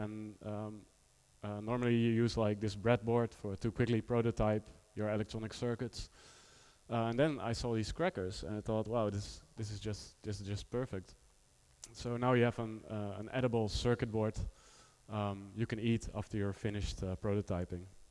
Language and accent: English; Rotterdam, South Holland, Netherlands; English is a second language; I'm an artist from Rotterdam, the Netherlands.